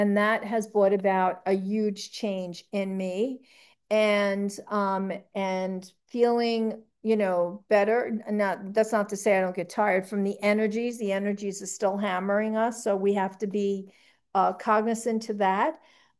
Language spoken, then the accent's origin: English; New York, United States; I'm from New York, so yeah, we don't get that kind of food down here